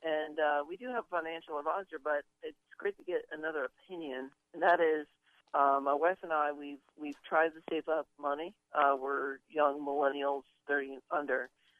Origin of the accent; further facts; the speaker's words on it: Coconut Creek, Florida, United States; from Coconut Creek. Near Fort Lauderdale, Florida.